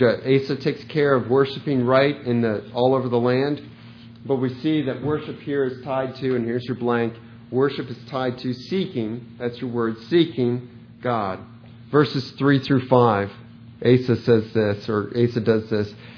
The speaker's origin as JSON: {"language": "English", "region": "Ohio", "country": "United States", "tie": "born or raised there", "said": "some of you know that my hometown is where Rutherford B. Hayes, 19th president of the United States, was born."}